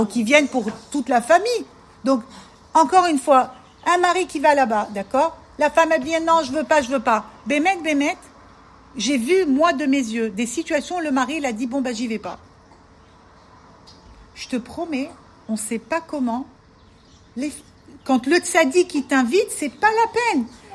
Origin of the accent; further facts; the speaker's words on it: France; parce que nous, on est des Français, qu'on vient de la zone